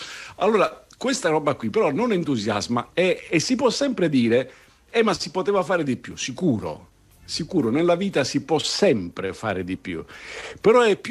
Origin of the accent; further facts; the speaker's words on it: Palermo, Sicily, Italy; quelle del posto dove sei nato, dove sei cresciuto, quindi diciamo così l'appuntamento con la Santuzza, Santa Rosa lì a Palermo rimane irrinunciabile